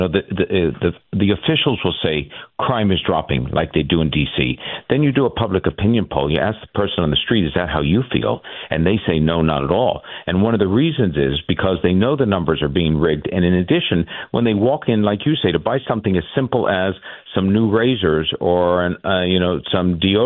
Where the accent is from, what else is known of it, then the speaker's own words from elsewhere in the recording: San Francisco, California, United States; also born or lived in New York City; called home for 25 years for a long time in New York City. Mm-hmm. It became the way to do business in my hometown of San Francisco.